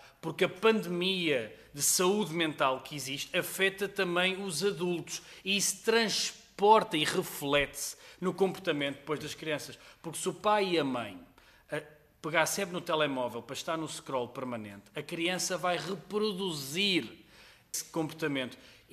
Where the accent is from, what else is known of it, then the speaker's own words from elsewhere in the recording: Switzerland; moved away; Eu cresci na Suíça, portanto levei muito com isso.